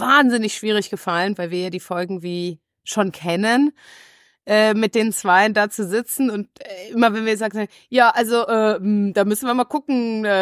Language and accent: German; Russia; du kennst meinen Ursprung als Russin